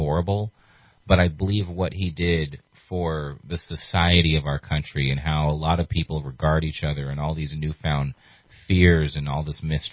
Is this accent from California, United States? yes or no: yes; California, United States; I want to have some faith in the voters of Shasta County to be the people that I knew growing up in Shasta County